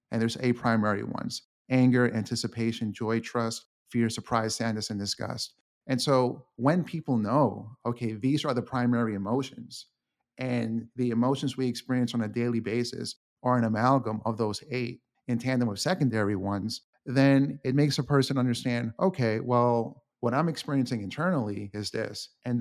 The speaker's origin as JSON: {"language": "English", "town": "Queens", "region": "New York", "country": "United States", "tie": "born or raised there", "said": "So for example, I grew up in Queens, and so my anxiety and fear was really over bullies."}